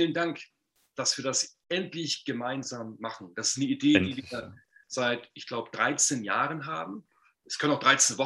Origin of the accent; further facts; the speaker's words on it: Rendsburg, Schleswig-Holstein, Germany; Ich komme aus Rendsburg in Schleswig-Holstein.